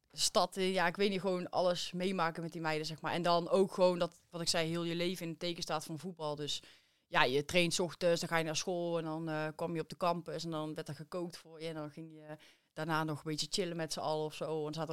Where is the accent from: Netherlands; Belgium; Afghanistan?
Netherlands; Best, North Brabant; Ik kom uit Best